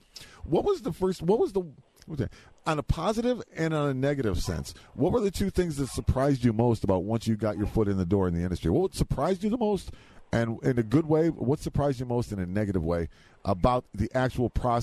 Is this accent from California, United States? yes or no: yes; California, United States; growing up in the Valley, I don't care if you live in a cave in the Valley, you do know where the films are being done